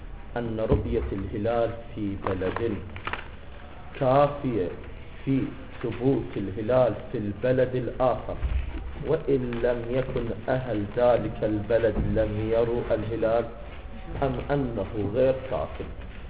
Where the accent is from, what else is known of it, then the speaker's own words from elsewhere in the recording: Iraq; عندنا بلدنا العراق